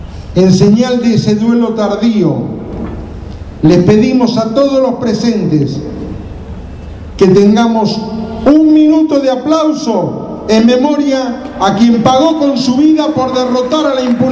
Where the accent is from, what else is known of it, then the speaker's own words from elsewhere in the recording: Argentina; Como familiares de víctimas, pero sobre todo como argentinos de bien, sentimos mucho dolor y mucha vergüenza.